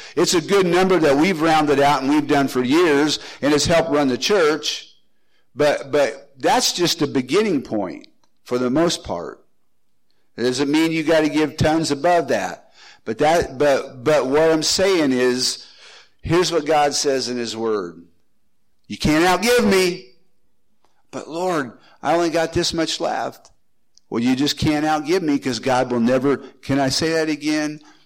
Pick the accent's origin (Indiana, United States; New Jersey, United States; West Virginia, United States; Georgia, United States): Indiana, United States; Now, we're from Indiana